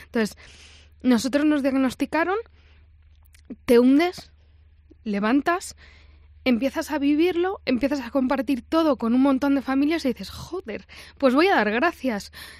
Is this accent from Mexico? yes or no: no; Madrid, Community of Madrid, Spain; somos de Madrid, o sea, tengo una casa en Valladolid